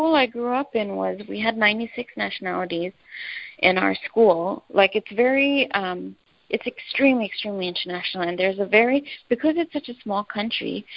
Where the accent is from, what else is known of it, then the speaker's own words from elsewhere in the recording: Dubai, United Arab Emirates; also born or lived in Canada / Australia; I was born here. I was born and raised here in Dubai. I did my undergrad in Canada. I went to Australia for my master's degree. And then Dubai is home, so I came back here.